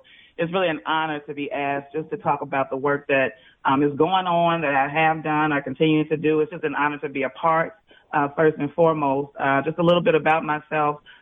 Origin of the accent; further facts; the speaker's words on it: Chicago, Illinois, United States; So I'm from Tarrytown, grew up there, born and raised through the Chicago Public School system